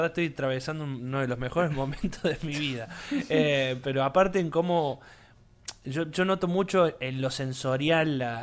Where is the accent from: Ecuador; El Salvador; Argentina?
Argentina; me parece que como argentinos y con experiencias como las que vivimos todos, le damos un significado pero ultra diferente